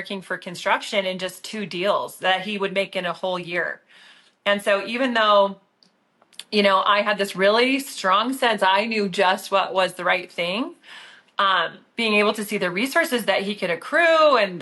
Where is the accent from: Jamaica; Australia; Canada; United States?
Canada; born there; also born or lived in Switzerland; I grew up, I was born in Canada. I went to an international school in Switzerland.